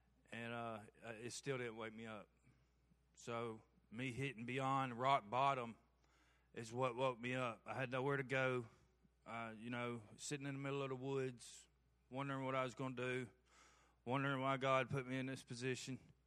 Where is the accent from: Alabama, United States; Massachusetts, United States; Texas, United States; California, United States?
Alabama, United States; Harpersville; I'm 35 years old. I'm from Shelby County, Harpersville, Vinson area. I grew up in a good family with my grandparents